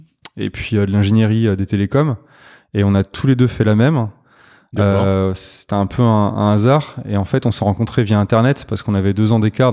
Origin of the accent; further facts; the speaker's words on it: Grand Est, France; Non, en fait, on vient tous les deux de région. Moi, j'ai grandi dans un petit village du Sungo. C'est le sud de l'Alsace, l'Alsace des étangs.